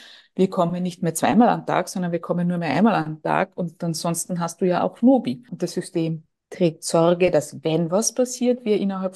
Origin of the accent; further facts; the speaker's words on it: Austria; ich lebe noch immer als Österreicherin gern in Home of Schrems.